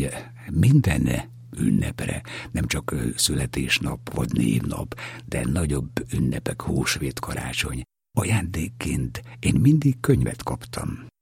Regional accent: Vrakuňa, Bratislava Region, Slovakia; Pozsony mellett, a Kisduna partján, Pozsony Vereknye községben nőttem fel

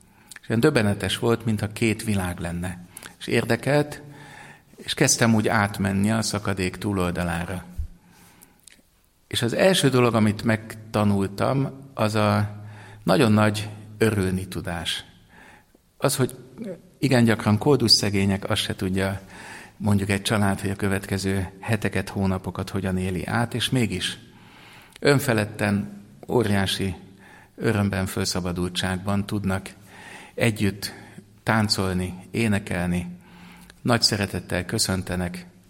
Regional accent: Budapest, Hungary; Én úgy nőttem föl Budapesten második kerületben

